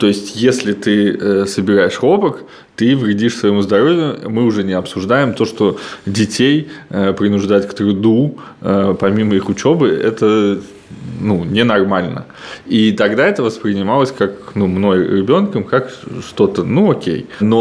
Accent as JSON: {"language": "Russian", "region": "Tashkent Region", "country": "Uzbekistan", "tie": "born or raised there", "said": "я не из города, не из Ташкента, я из Ташкентской области, и там мы с 5 класса осенью, уже там переодетые в рабочую одежду, после двух уроков шли собирать хлопок."}